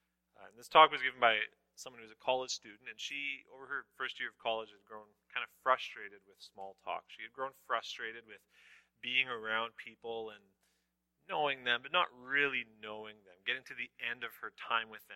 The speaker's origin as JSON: {"language": "English", "country": "Canada", "said": "I'm Canadian."}